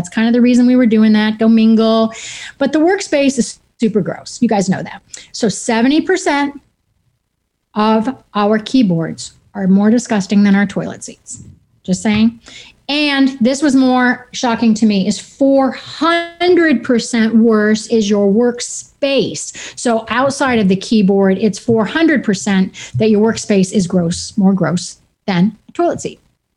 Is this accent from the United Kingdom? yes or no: no; New England, United States; I'm a Yankee. I'm from New England.